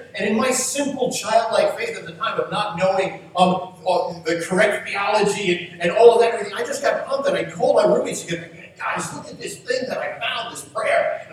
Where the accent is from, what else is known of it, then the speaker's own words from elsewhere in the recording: New York, United States; and I'm from New York. I have no concept of like harvesting or like what any cool farm illustrations that I could come up with or anything.